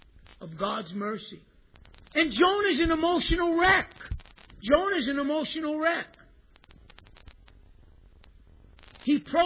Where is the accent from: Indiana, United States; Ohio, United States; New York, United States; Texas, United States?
New York, United States